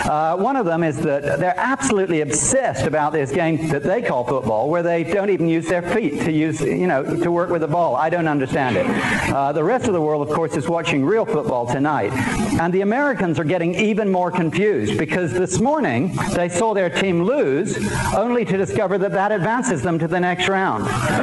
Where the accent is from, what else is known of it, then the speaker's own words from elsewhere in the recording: England, United Kingdom; Now you've probably already gathered, I'm English, okay?